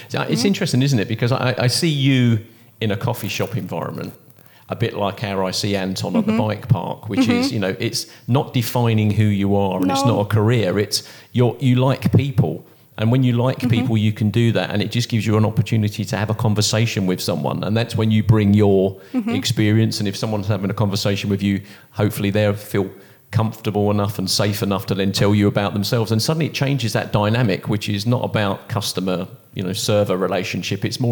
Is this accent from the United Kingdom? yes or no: yes; London, United Kingdom; and I'm from London and there's nothing that we did at school.